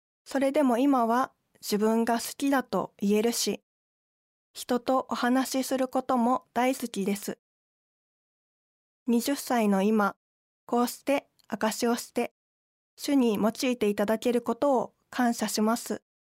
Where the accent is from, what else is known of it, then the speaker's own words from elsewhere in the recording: Kobe, Hyogo, Japan; also born or lived in Kanto / Akashi; 小学校1年生までは関東に住んでおり、2年生の時に兵庫県の明石市に、4年生になると神戸市に引っ越しました。